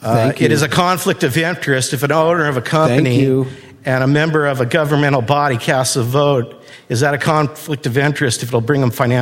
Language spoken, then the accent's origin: English; Anaheim, California, United States; I am originally from Anaheim, Orange County, California. I remember not even 30 years ago, there was a strawberry field across the street from my junior high school in Anaheim.